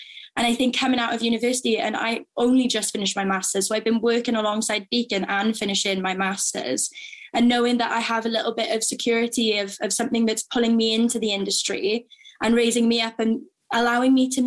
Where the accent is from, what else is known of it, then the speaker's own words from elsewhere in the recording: Wales, United Kingdom; growing up in Wales especially